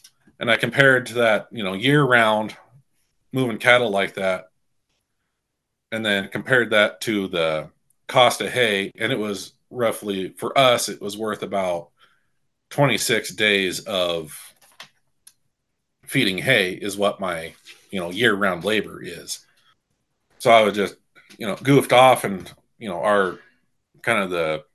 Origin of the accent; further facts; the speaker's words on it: Winnett, Montana, United States; It was just south of my hometown, Winnett, and which was 30 miles.